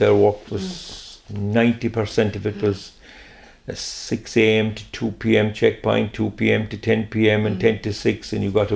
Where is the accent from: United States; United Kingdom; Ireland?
Ireland; Listowel, Munster; I'm from Listowel, right, County Kerry.